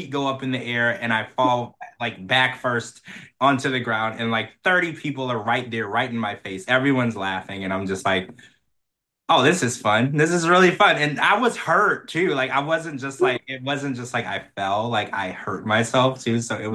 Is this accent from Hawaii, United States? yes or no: no; Louisiana, United States; I mean, I'm from the South. I grew up in Louisiana, and I could be more removed from the Southern lifestyle.